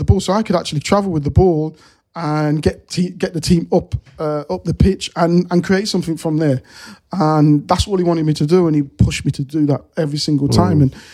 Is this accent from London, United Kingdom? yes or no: no; Leicester, East Midlands, United Kingdom; I'm born and raised in Leicester